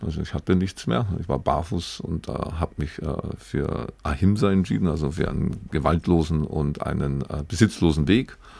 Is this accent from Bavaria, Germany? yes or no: yes; Bavaria, Germany; drittens bin ich an der Donau aufgewachsen und an Kelheim waren genau die 3 Chemiewerke